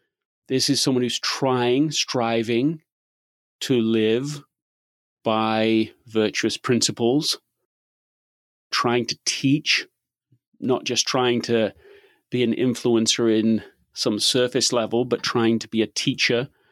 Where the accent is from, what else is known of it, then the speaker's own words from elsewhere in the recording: United Kingdom; This is the What's Essential podcast, and I am your British host